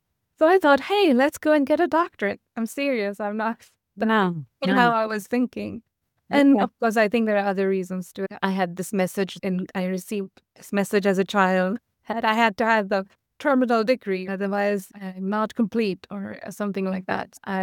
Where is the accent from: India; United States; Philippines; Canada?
India; Mumbai, Maharashtra; I grew up in Mumbai, and Mumbai is another city that sticks out of the ocean and has water around and has mountains on one side and water on the other.